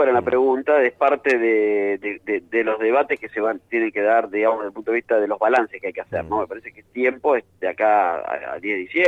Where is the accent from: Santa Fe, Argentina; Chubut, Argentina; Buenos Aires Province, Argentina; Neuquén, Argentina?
Buenos Aires Province, Argentina; La Plata; Yo soy velardista en eso, por algo soy platense